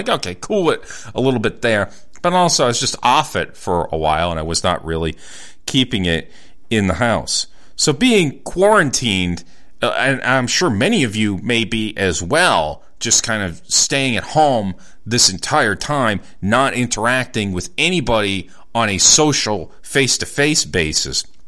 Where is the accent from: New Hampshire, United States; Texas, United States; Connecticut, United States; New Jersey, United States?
New Hampshire, United States; Nashua; I grew up in Nashua